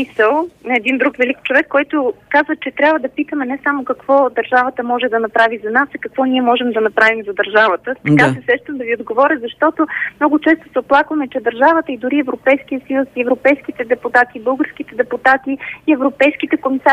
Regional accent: Burgas, Burgas Province, Bulgaria; когато бяхме в Бургас, в моя роден град

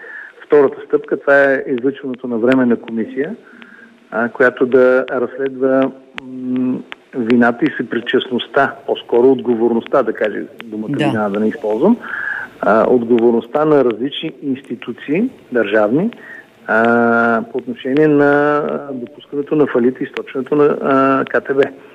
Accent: Petrich, Blagoevgrad Province, Bulgaria; Въпреки, че съм от Петрич

